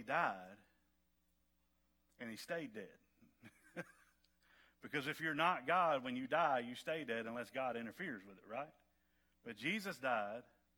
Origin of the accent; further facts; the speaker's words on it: the South, United States; I love the South. I'm from the South. Have a tremendous amount of respect for the South